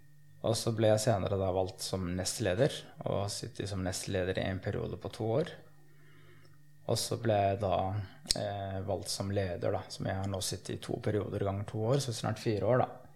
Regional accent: Oslo, Norway; also born or lived in Somalia; Jeg 40 år, to barn, fra Oslo, opprinnelig fra Somalia.

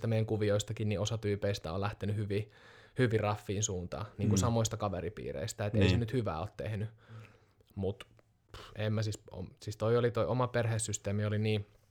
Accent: Uusimaa, Finland; born there; Sanoin, että Espoo tai Vantaa tai jossain pääkaupunkiseudulla. Ja siis mä oon kasvanut vähän siellä täällä, me ollaan muutettu aika paljon.

